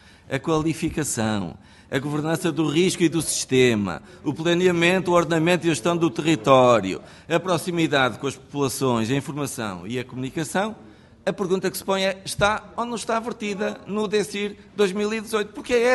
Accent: Norte, Portugal; Lá na minha terra, de onde eu venho, há um quartel, o Regimento de Infantaria 13, os Infantes do Marão

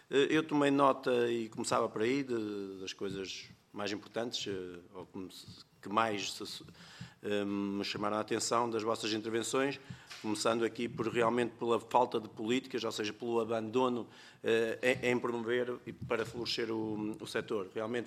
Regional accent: Norte, Portugal; sou do Norte, mas resido no Algarve

